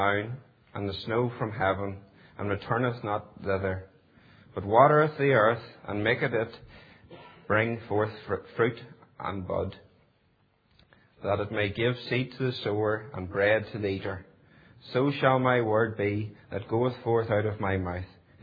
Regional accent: Stewartstown, Northern Ireland, United Kingdom; as a child, I grew up just outside Stewartstown on a farm, and I still farm in that area today. I attended a local Presbyterian church not far from my home

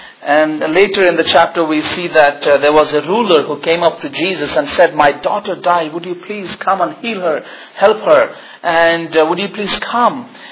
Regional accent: India; English is a second language; I come from India, where Hinduism is a majority of people are Hindus.

